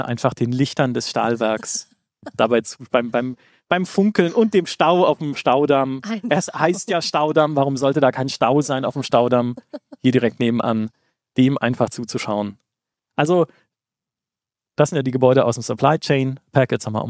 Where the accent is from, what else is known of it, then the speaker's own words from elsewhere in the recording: Karlsruhe, Baden-Württemberg, Germany; ich komme aus Karlsruhe. Karlsruhe hat eine große Raffinerie.